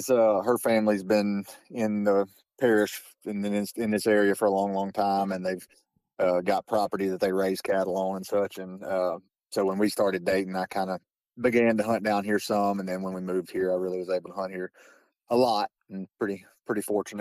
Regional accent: Minden, Louisiana, United States; I'm from up your way originally. Not quite to Sterlington, but I'm north central Louisiana. I grew up in Minden, and then my family's all around the Ruston, Arcadia area.

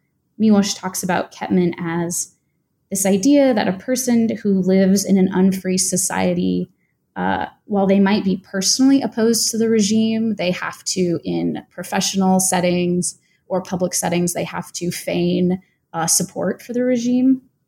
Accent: United States; born there; a privilege, you know, that I have as an American-born white woman.

